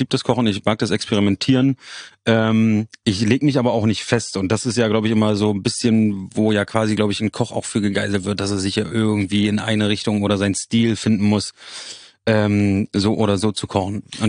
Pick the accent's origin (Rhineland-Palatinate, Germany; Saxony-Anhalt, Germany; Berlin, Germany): Saxony-Anhalt, Germany; Magdeburg; Magdeburg ist meine Heimat.